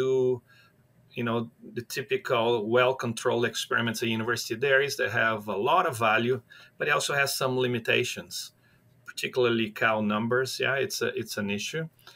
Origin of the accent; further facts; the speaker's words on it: São Paulo, Brazil; now in United States; So I grew up in a small town about 2 hours from the city of São Paulo.